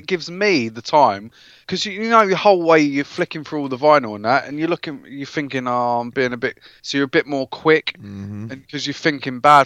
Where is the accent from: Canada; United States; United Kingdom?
United Kingdom; London; I'm from London.